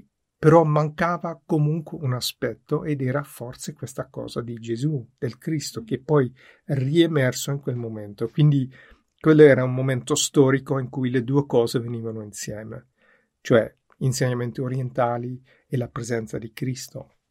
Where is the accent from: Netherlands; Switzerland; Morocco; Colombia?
Netherlands; Amsterdam, North Holland; io sono olandese, sono nato ad Amsterdam in una famiglia non religiosa